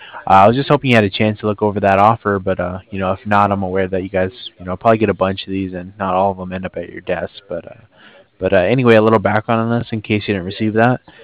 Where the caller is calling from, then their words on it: Cardiff, Wales, United Kingdom; I'm calling over from Cardiff.